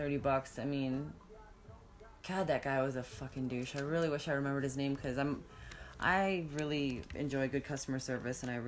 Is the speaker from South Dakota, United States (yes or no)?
yes; Watertown, South Dakota, United States; There was a place back home in my hometown, Watertown, South Dakota.